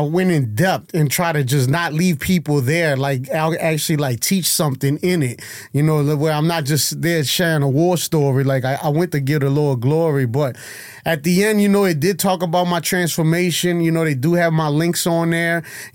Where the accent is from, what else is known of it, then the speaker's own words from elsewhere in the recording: New Orleans, Louisiana, United States; West Bank, New Orleans.